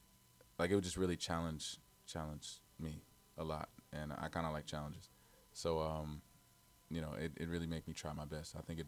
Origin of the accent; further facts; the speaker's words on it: Englewood, New Jersey, United States; I'm from Englewood, New Jersey.